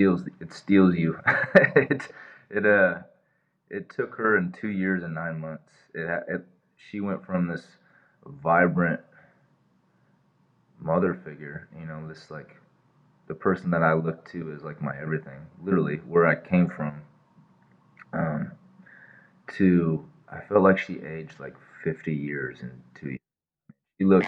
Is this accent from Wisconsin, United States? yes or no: no; Iowa, United States; And then I decided to bring her on stage when I was going through my home state of Iowa, opening up for my buddy